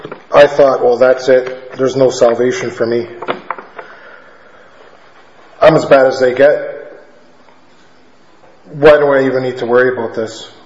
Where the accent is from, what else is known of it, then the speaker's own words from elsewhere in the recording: Toronto, Ontario, Canada; Lived my life in, born and raised in Toronto. Lived on the streets. Born, raised up in foster homes.